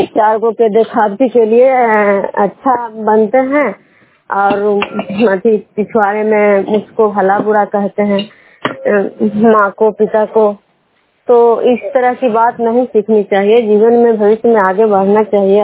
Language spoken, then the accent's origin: Hindi; Bishnupur, Bihar, India; मैं बिष्णुपुर ग्राम खजरा पंचायत नालंदा जिला नवनसा प्रखंड के निवासी हूँ।